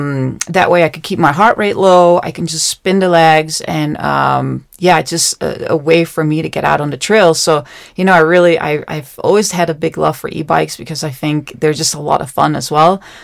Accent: Netherlands; I'm born and raised in the Netherlands, so I started riding there.

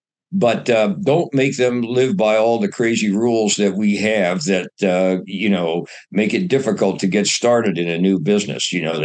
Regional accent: Dayton, Ohio, United States; And growing up in Dayton, Ohio, which happens to be the home of a company called National Cash Register, NCR

